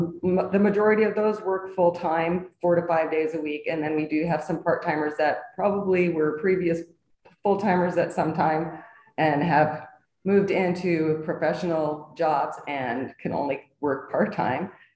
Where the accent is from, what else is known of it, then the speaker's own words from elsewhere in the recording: Sandpoint, Idaho, United States; Well, I was born and raised here in Sandpoint and grew up skiing at Schweitzer.